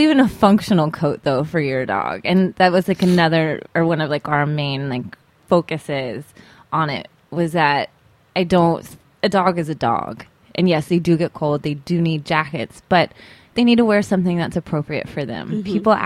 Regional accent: Tennessee, United States; also born or lived in Alabama; We always had hunting dogs, you know, growing up in Tennessee. So I always had bigger dogs. And then when I was in Alabama

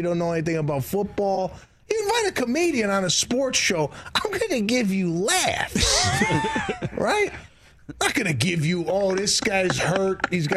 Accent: Chicago, Illinois, United States; I used to read the Daily Herald. I grew up in Chicago.

